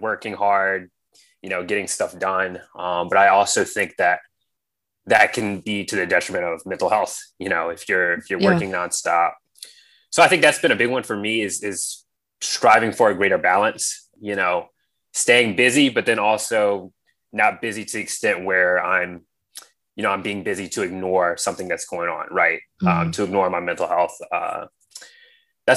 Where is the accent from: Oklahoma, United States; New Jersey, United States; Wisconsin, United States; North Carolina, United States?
North Carolina, United States; I'm originally from North Carolina, back in North Carolina now.